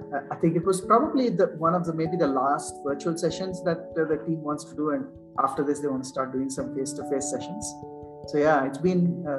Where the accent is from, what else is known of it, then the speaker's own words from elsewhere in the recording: Bangalore, Karnataka, India; You know, growing up in Bangalore, I grew up in Bangalore.